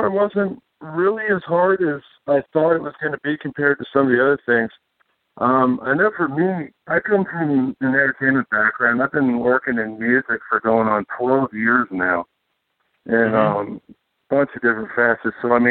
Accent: Virginia Beach, Virginia, United States; also born or lived in Portsmouth; Yes, sir. I was born and raised here. Born in Portsmouth, Virginia, raised Virginia Beach.

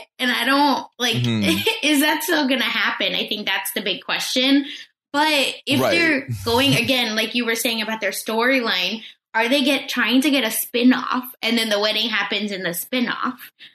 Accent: India; Because even when I grew up in India, like, listen, bribes are a thing.

